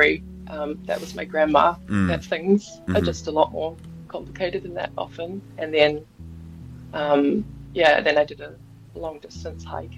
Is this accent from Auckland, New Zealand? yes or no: yes; Auckland, New Zealand; But I grew up on the North Shore, so kind of out of the city and more in the bush and on the beach.